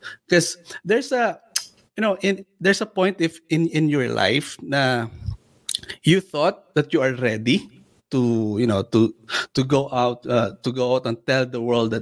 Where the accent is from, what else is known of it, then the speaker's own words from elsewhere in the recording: Ilocos Region, Philippines; now in Canada; Tubong Pangasinan kaming dalawa at napunta kami sa Canada.